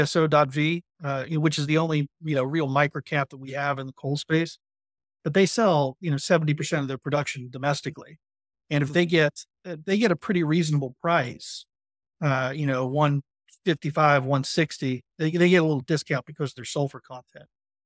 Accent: West Virginia, United States; these great companies that are creating jobs in my home state of West Virginia.

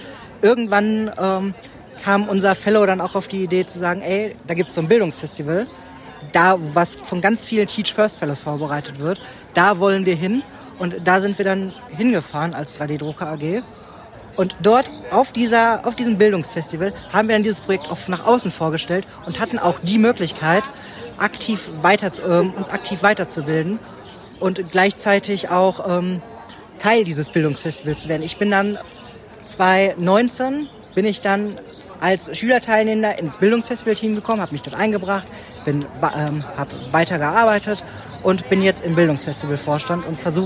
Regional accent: Dortmund, North Rhine-Westphalia, Germany; ich komme aus Dortmund.

